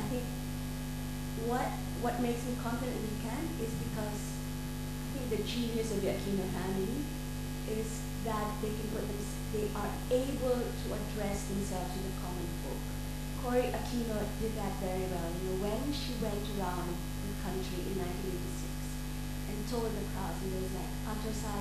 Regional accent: Philippines; I mean, I'm Filipino

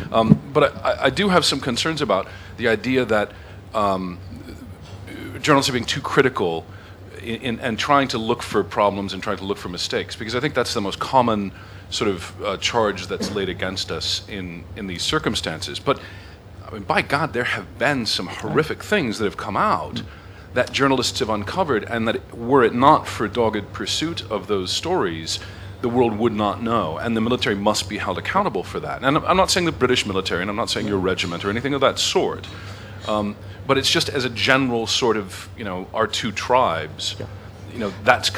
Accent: United States; As an American, I'm not really sure where to take that.

